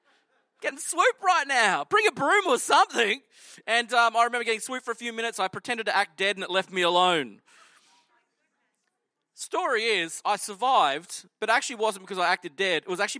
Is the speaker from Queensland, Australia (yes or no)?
yes; Toowoomba, Queensland, Australia; I grew up in Toowoomba where the Carnival of Flowers is.